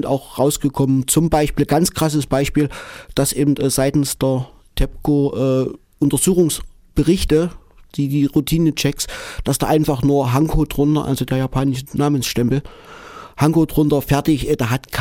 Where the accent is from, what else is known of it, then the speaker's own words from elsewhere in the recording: Germany; born there; gerade weil als gebürtiger Deutscher